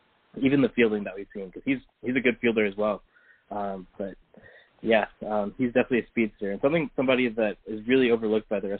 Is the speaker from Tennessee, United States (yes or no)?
no; Powder Springs, Georgia, United States; I'm from Powder Springs, Georgia, and I went to Dansby's rival high school, which is like 20 minutes from Truist Park.